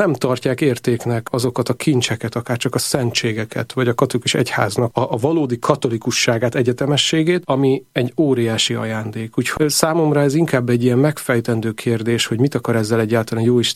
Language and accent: Hungarian; Nyíregyháza, Szabolcs-Szatmár-Bereg, Hungary; Nyíregyházán nőttem föl, és ott ugye a görög katolikusok aktívan jelen vannak. Én magam római katolikus családban nőttem föl, és katolikus hittanár is vagyok